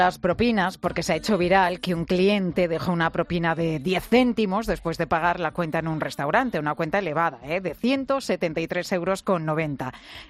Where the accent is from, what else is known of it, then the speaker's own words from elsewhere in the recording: Spain; ¿Cómo somos los españoles dejando propinas?